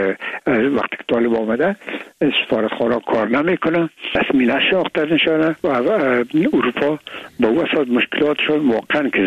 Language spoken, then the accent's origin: Persian; Afghanistan; من و بسیاریشان در این افغانستان تولد نشدن در یک کشور دیگه بودن و میگم ما افغان هستیم